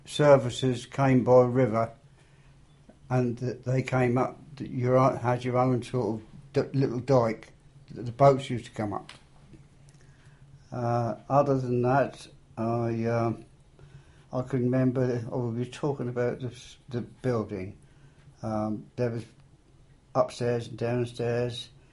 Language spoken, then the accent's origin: English; Burwell, East of England, United Kingdom; born there; I was born in Burwell in 1932 on the 9th of March, and I was born in the Maidshead Public House in Burwell that is no longer existent.